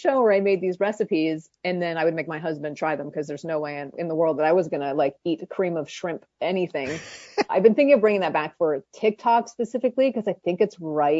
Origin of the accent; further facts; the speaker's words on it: Toronto, Ontario, Canada; as someone who's from Toronto, I grew up in Toronto